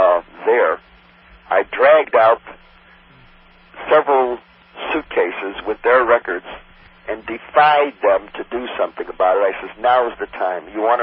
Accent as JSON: {"language": "English", "town": "Chicago", "region": "Illinois", "country": "United States", "tie": "born or raised there", "said": "Since it happened in my hometown of Chicago, we took great interest in this."}